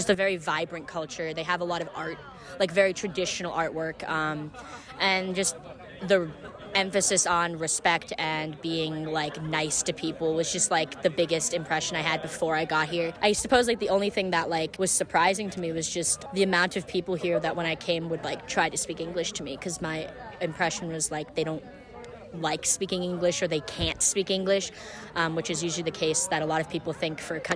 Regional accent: Boston, Massachusetts, United States; I am from Boston in the U.S., and I am 25.

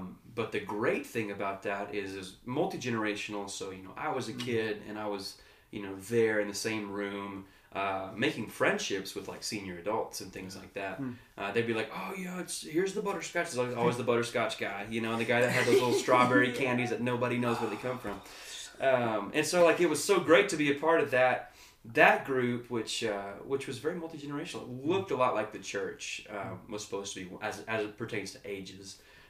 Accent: Bullard, Texas, United States; So, most of my life, I grew up in East Texas, from about kindergarten on, in a little town called Bullard, which is just south of Tyler. So, I usually just say, hey, I'm from Tyler.

